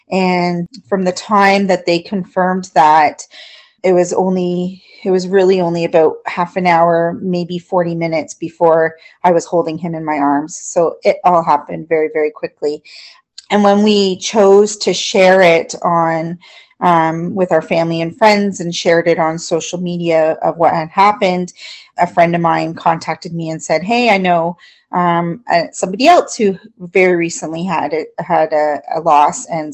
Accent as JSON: {"language": "English", "town": "Hamilton", "region": "Ontario", "country": "Canada", "said": "We're from the Hamilton area, and we were in Cambridge visiting with family for Christmas."}